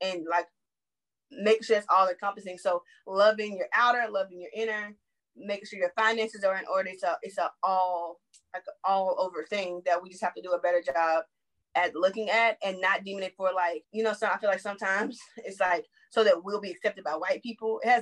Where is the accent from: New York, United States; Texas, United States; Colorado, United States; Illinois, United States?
Texas, United States; Houston; I'm from Texas, Houston, we try and smother and because I grew up like that.